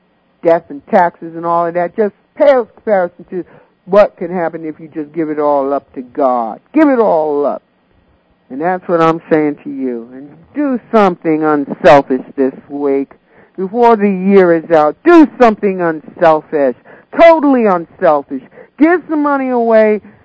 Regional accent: Englewood, New Jersey, United States; Where I come from. Let me tell you, I come from Englewood, New Jersey.

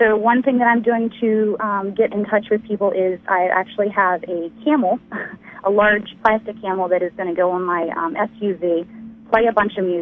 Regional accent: Baltimore, Maryland, United States; I come from Baltimore, Maryland.

